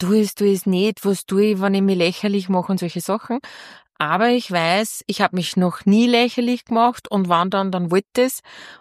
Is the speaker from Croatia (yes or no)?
no; Upper Austria, Austria